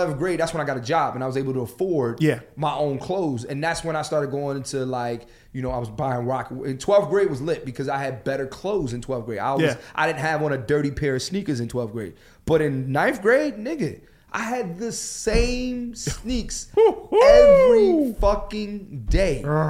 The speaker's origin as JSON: {"language": "English", "town": "Philadelphia", "region": "Pennsylvania", "country": "United States", "tie": "born or raised there", "said": "Kids was mean growing up in Philly, man. You can't come to school with butt naked Timberlands."}